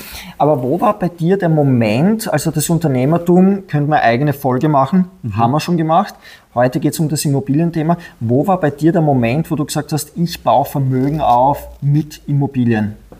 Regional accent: Styria, Austria; du bist ja ein bunter Hund, sagt man bei uns in der Steiermark

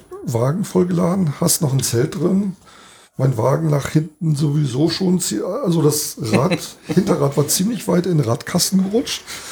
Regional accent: Schleswig-Holstein, Germany

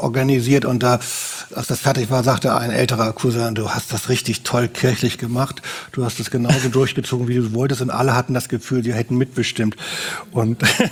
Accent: Hamburg, Germany; also in meiner Heimatstadt Hamburg gab es das auch noch lange

